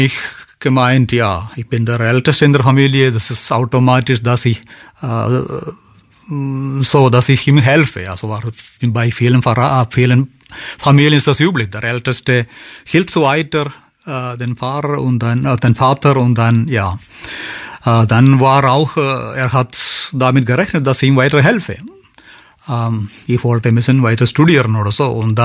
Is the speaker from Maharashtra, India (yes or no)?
no; Kerala, India; German is a second language; Aus Kerala komme ich, aus Südindien. Ich bin in einem ganz einfachen kleinen Dorf aufgewachsen. Dort ist die Christen mehrheitlich